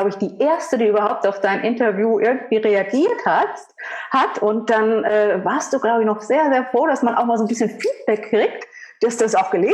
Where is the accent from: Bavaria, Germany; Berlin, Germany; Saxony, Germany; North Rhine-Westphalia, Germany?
Saxony, Germany; Wir sind beide aus Sachsen, wenn man es nicht hört.